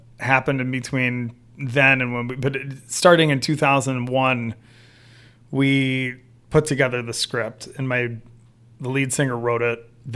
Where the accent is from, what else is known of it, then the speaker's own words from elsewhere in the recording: New York City, New York, United States; now in Los Angeles, United States; I moved from New York City to Los Angeles in 98.